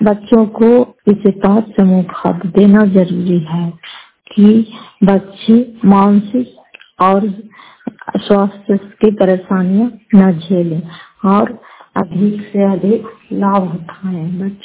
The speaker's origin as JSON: {"language": "Hindi", "town": "Fatehpur", "region": "Bihar", "country": "India", "said": "घर फतेहपुर पंचायत मकरौता जिला नालंदा करापत्ता ब्लॉक की निवासी हूँ।"}